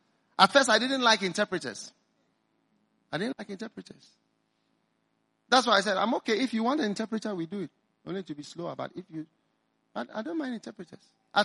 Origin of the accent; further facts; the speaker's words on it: Ghana; I'm from Ghana. I'm not an American. I rarely go to America. I'm just from Ghana here. Ghana is also a poor country.